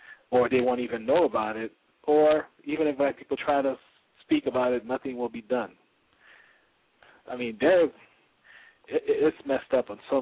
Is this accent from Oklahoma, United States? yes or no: yes; Oklahoma, United States; also born or lived in Trinidad and Tobago; Yes, I'm from Oklahoma by way of Trinidad.